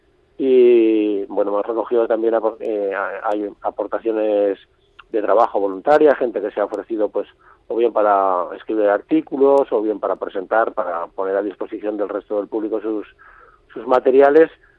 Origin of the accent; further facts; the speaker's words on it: Zaragoza, Aragon, Spain; Bueno, nosotros somos los tres de Zaragoza, ¿sí?, los tres iniciadores.